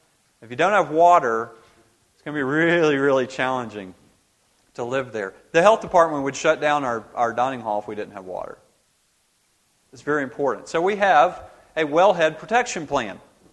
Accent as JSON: {"language": "English", "town": "Augusta", "region": "Georgia", "country": "United States", "tie": "born or raised there", "said": "I grew up in Augusta, Georgia."}